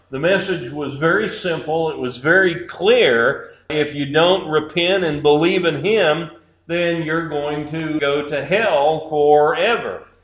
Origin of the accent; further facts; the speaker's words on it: United States; You know, most of us, we grew up in America where there was at least a widespread cultural Christianity, a kind of Christian consensus.